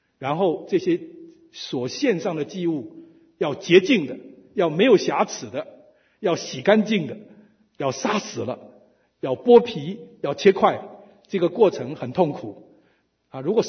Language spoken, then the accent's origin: Chinese; China; 我们中国人讲做事情有三个原则